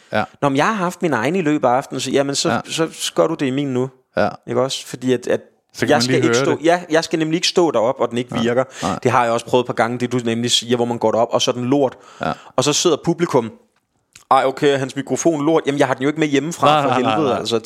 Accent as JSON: {"language": "Danish", "town": "Slagelse", "region": "Zealand", "country": "Denmark", "tie": "born or raised there", "said": "hjemme i Slagelse"}